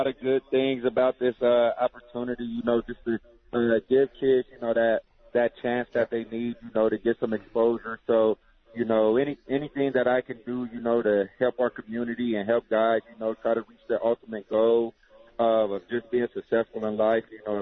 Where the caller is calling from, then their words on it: Scottsdale, Arizona, United States; Man, I'm here at my house in Scottsdale, Arizona right now.